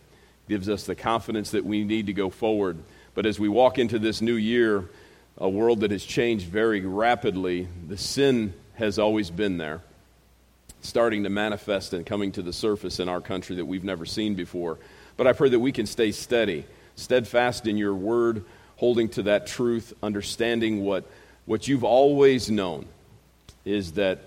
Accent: Chicago, Illinois, United States; my wife and I, some of you may know this, we grew up in and around Chicago, rural Chicago.

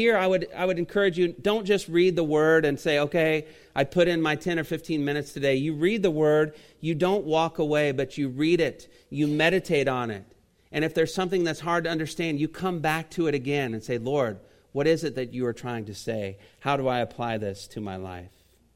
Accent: Indiana, United States; And I grew up in Indiana.

